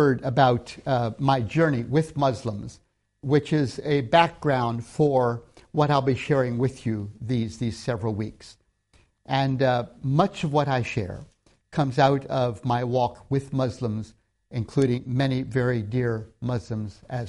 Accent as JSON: {"language": "English", "country": "Tanzania", "tie": "born or raised there", "said": "When I grew up in Tanzania"}